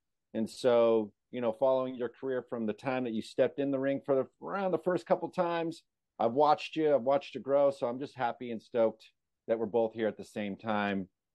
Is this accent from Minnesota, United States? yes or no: no; California, United States; I grew up in California.